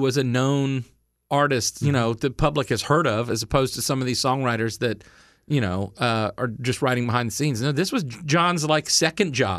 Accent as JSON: {"language": "English", "town": "New Iberia", "region": "Louisiana", "country": "United States", "tie": "born or raised there", "lives_now": "Nashville, United States", "said": "I'm so happy I came from a small town. I wasn't from New Orleans or Baton Rouge. I was from New Iberia, which was a small city or a really big town. And I loved growing up there."}